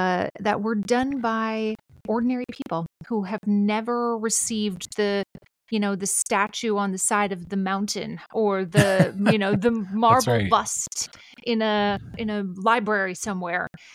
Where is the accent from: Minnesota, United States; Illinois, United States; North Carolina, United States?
Minnesota, United States; accent: Minnesota; And am I reading in my Minnesota accent?